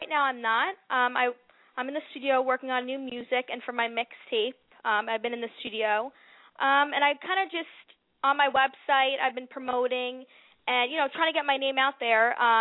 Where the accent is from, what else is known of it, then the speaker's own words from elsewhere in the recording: New York, United States; Well, I'm from Westchester, New York.